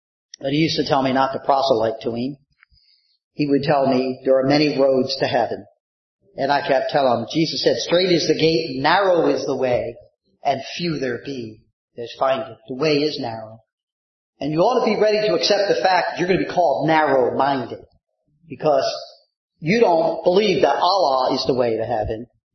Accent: Riverside, New Jersey, United States; Back one church I candidated at was in my hometown where I was born. The Church of the Open Bible in Riverside, New Jersey. That's where I was born, right down the street.

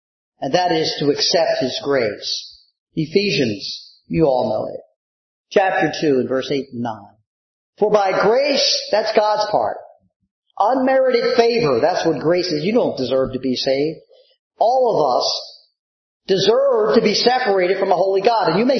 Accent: Riverside, New Jersey, United States; Back one church I candidated at was in my hometown where I was born. The Church of the Open Bible in Riverside, New Jersey. That's where I was born, right down the street.

